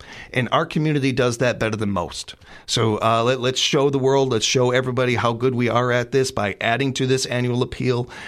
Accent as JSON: {"language": "English", "country": "United States", "said": "I am not a Democrat or a Republican. I'm an American, and I focus on what is best for our communities, what is best for our country."}